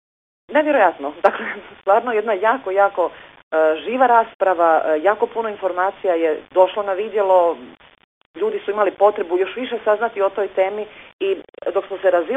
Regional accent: Vukovar, Vukovar-Syrmia County, Croatia; born there; ja sam rođena u Vukovaru

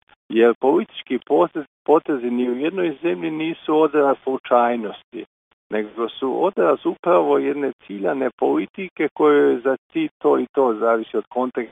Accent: Slavonia, Croatia; živio sam, rođen sam tamo, živio u Slavoniji, onda sam bio na studiju po domovini vani

